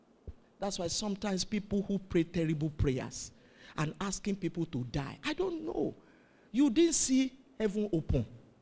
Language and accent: English; Ibadan, Oyo, Nigeria; I've shared the testimony of a friend we grew up in Ibadan together.